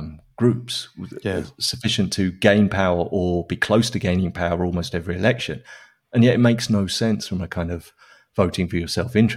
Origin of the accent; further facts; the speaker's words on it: England, United Kingdom; accent: English; So I still have like an English accent, and as my accent improves over time, that's great. But I still have this kind of British mouth that makes British sounds